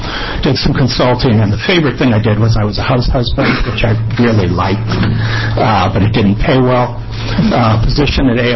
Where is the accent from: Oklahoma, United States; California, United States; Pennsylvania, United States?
California, United States; Pasadena; also born or lived in Canada; I grew up in the Pasadena, Los Angeles area.